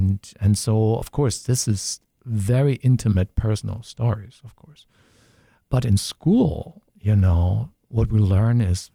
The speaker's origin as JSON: {"language": "English", "region": "South Germany", "country": "Germany", "tie": "born or raised there", "said": "The town I grew up later on in South Germany had 60,000 people."}